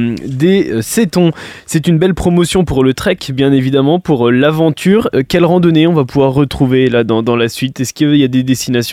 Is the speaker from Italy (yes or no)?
no; Bourgogne-Franche-Comté, France; quand on vient du Morvan, ça nous amuse, hein, bien sûr, parce qu'on redécouvre des lieux qu'on connaît déjà